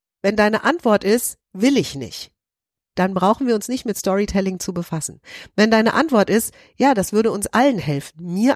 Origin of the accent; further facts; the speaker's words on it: Bad Nauheim, Hesse, Germany; in meiner Heimatstadt in Bad Nauheim